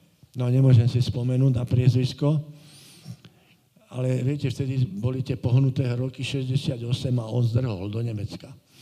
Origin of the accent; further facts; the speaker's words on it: Považská Bystrica, Trenčín Region, Slovakia; Ja som z Považskej Bystrice